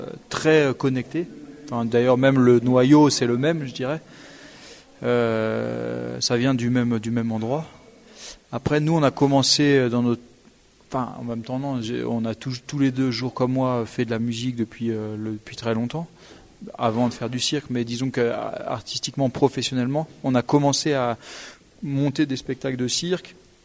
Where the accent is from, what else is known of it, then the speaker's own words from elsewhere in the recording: Vaour, Occitanie, France; On vient du Tarn, on vient de Vaourde, un petit village dans le Tarn.